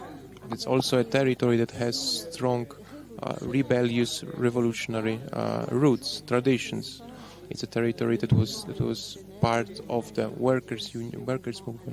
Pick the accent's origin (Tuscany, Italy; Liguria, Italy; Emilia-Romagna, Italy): Tuscany, Italy; Livorno; where we live in Italy. I'm from Livorno.